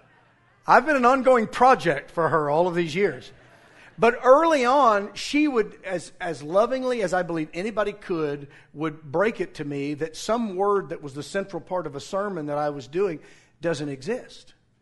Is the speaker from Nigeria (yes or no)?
no; Arkansas, United States; I grew up in Western Arkansas. We use words that don't exist.